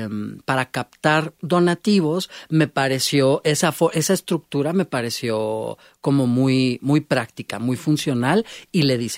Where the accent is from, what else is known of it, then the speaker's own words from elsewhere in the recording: Mexico; Cuando en España, pues yo soy mexicano.